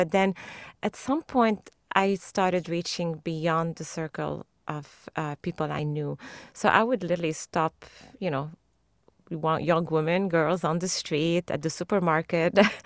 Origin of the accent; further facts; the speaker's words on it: Lebanon; And my experience growing up in Lebanon was very different.